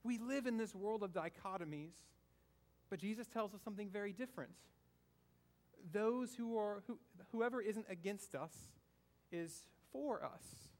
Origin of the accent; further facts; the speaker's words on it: the South, United States; I'm a Southerner too, I love my sweet tea.